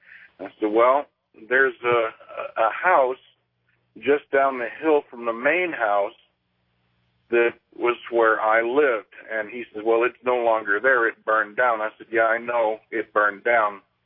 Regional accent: San Diego, California, United States; born there; I was born in San Diego, and this was in Mississippi area.

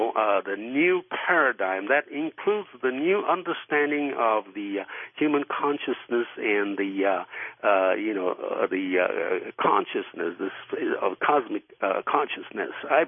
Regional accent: Yokohama, Kanagawa, Japan; now in United States

